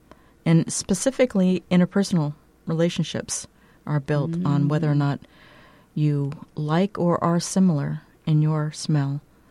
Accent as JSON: {"language": "English", "region": "West Coast", "country": "United States", "tie": "born or raised there", "said": "I was remembering that I had... really profound experience upon going back to my hometown. I had moved from the West Coast to the East Coast, and upon returning, I smelled the trees, and it just brought me right back to my childhood."}